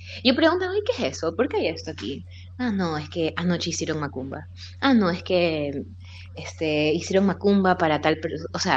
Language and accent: Spanish; Ecuador; Sí, bueno, yo soy de Ecuador. En Ecuador la gente es muy fervorosamente